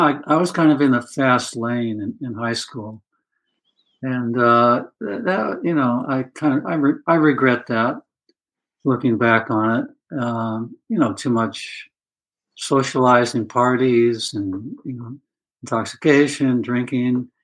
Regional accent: Newport Beach, California, United States; also born or lived in Orange; Yeah, well, I was born in Orange, California. And lived in Newport Beach most of my early years, up to age 17, and did a lot of surfing.

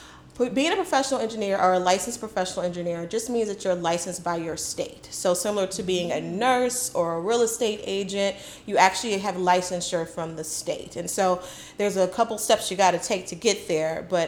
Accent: Chicago, Illinois, United States; So I'm a licensed professional engineer here in the state of Illinois, born and raised in Chicago.

